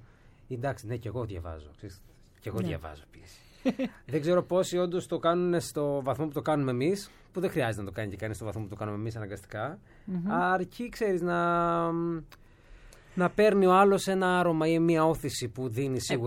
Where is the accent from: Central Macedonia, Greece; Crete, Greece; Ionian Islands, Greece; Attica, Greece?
Crete, Greece; Γεννηθήκαμε στην Κρήτη.